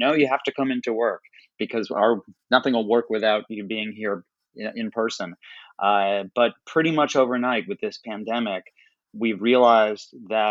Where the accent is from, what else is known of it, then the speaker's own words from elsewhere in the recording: Chicago, Illinois, United States; Well, I was born and raised in Chicago to an unusual family.